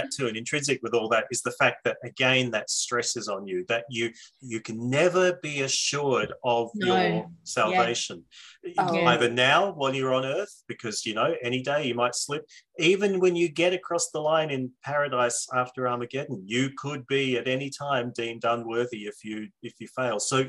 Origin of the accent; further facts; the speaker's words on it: Perth, Western Australia, Australia; Now, I grew up on the West Coast in Perth, so that meant travelling across the other side of Australia, first time out of home.